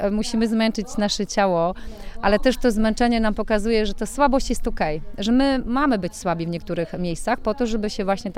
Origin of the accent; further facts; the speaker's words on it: Słupsk, Pomeranian Voivodeship, Poland; jestem ze Słupska.